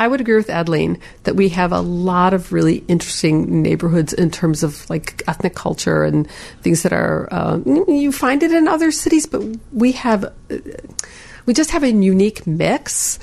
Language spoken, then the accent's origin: English; Chicago, Illinois, United States; I grew up in Pullman.